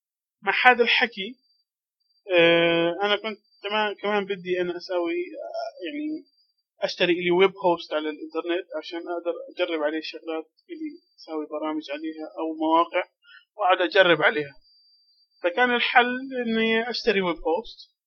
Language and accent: Arabic; Jordan; في مجتمعنا العربي خصوصا عندنا في الاردن احنا هون